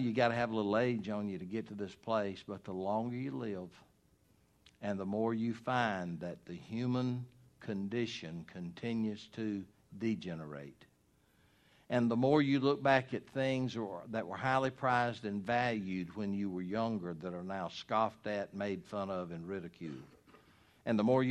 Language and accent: English; Hartwell, Georgia, United States; I grew up in the Hartwell area in 1959.